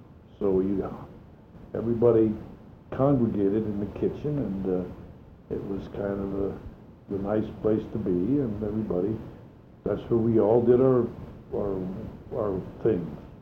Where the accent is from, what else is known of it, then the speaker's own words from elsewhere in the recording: Reading, Pennsylvania, United States; born there; August the 5th, 1913, I was born in Reading, Pennsylvania.